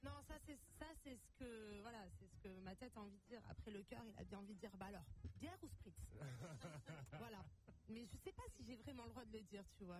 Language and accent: French; Nîmes, Occitanie, France; Je viens de Nîmes.